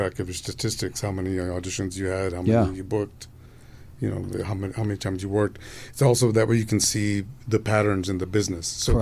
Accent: Roswell, New Mexico, United States; as a kid, when I'm from Roswell, New Mexico, I was very poor.

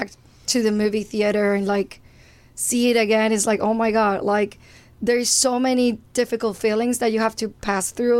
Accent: Venezuela; now in Los Angeles, United States; I'm from Venezuela.

